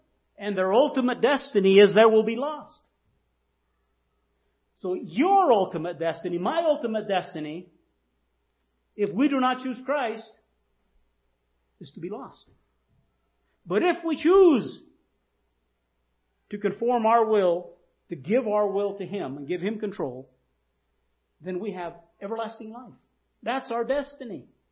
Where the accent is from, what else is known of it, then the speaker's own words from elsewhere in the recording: Green River, Wyoming, United States; I mean, I'm on Facebook with where I grew up in Green River, Wyoming.